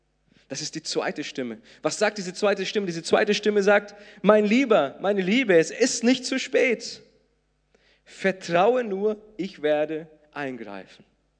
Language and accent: German; South Region, Brazil; German is a second language; now in Germany; Und an diesem Ort, wo ich aufgewachsen bin, das sind 10 Kilometer von diesem Riesenfluss, der Uruguay heißt.